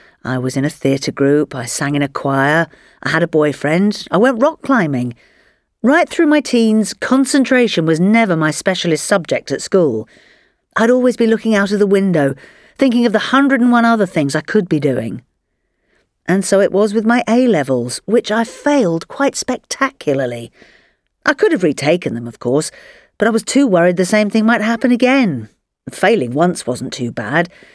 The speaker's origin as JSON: {"language": "English", "town": "Oxford", "region": "South East England", "country": "United Kingdom", "said": "because I come from Oxford"}